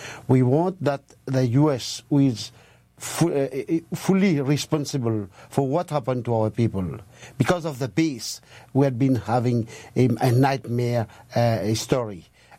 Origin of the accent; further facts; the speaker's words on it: Peros Banos, British Indian Ocean Territory; born there; moved away; I was born on Peros Banos, one of the island of Chagos Archipelago, and I was expelled in 1968.